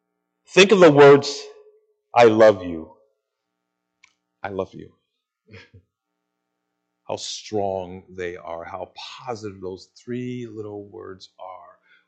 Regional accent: United States; She's from the Philippines, I'm from the United States, and she speaks Tagalog, and she speaks Wadai, and she speaks English.

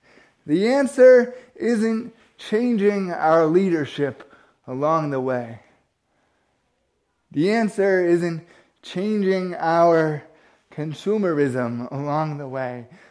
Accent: United States; maybe it's just because I'm American, I really don't feel responsible for other people's actions.

